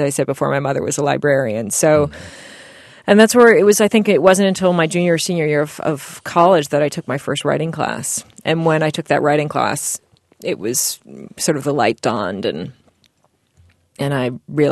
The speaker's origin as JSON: {"language": "English", "town": "Salem", "region": "Massachusetts", "country": "United States", "tie": "born or raised there", "said": "growing up in Salem, and it is an enormous industry. It wasn't so much when I was little there"}